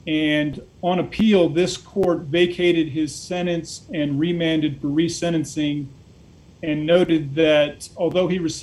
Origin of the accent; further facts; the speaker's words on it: Raleigh, North Carolina, United States; I hail from Raleigh, North Carolina.